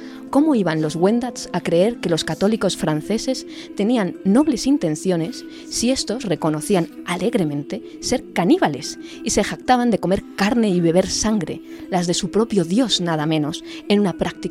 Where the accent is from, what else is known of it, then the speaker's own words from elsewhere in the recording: Madrid, Community of Madrid, Spain; que esto también yo a lo mejor como madrileña no me suena tanto